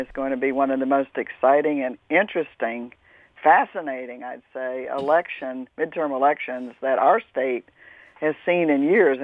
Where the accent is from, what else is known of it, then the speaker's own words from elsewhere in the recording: Land O'Lakes, Florida, United States; I'm a country girl. I grew up in Land O'Lakes, Pasco County. My family was citrus growers. My grandfather was a first permanent settler of Lutes. So I go way back to Florida roots that are deep